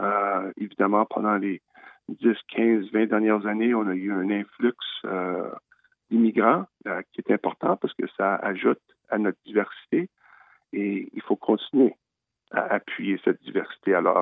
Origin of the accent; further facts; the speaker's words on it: Saint-Boniface, Manitoba, Canada; je suis né à Saint-Boniface, je suis allé à l'école à Saint-Boniface, j'ai grandi à Saint-Boniface et je travaille à Saint-Boniface ainsi que ma famille, mes enfants.